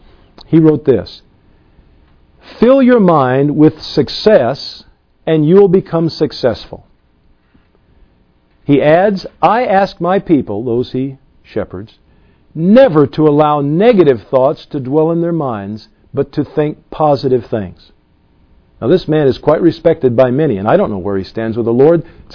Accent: Indianapolis, Indiana, United States; Indianapolis, Indiana, my hometown.

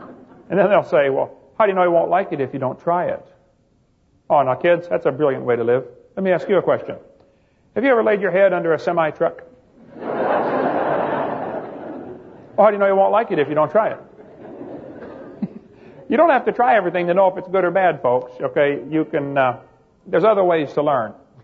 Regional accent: East Peoria, Illinois, United States; born or raised there

